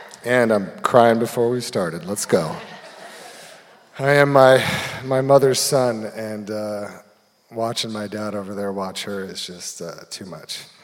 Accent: Hermosa Beach, California, United States; I was born and raised in Hermosa Beach, like Mom said.

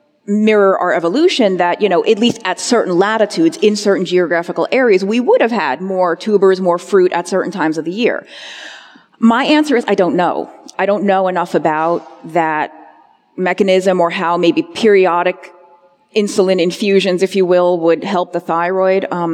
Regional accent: Northern United States, United States; I'm a Yankee, I'm a Northerner, but I'm going to say bless his heart.

